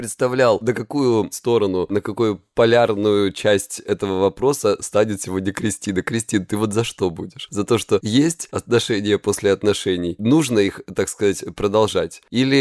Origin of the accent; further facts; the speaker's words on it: Krasnodar Krai, Russia; мне 37 лет, я психолог, я мужик, я лысый и я с Кубани.